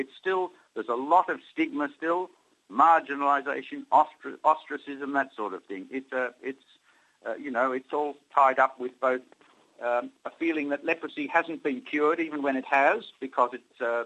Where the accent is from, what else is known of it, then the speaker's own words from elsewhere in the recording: Australia; moved away as an adult; now in Nepal; Well, I'm an Aussie.